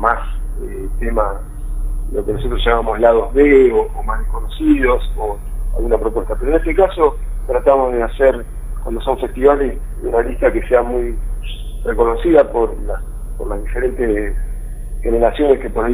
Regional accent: Buenos Aires, Argentina; nosotros también somos del interior porque somos de provincia de Buenos Aires

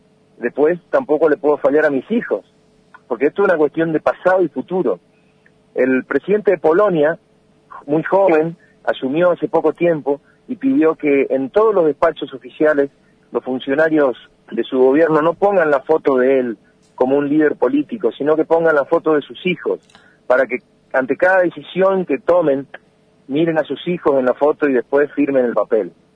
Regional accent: Alem, Misiones, Argentina; also born or lived in Oberá; Yo soy Alem. Nací en Oberá por una cuestión fortuita, me crié en Alem.

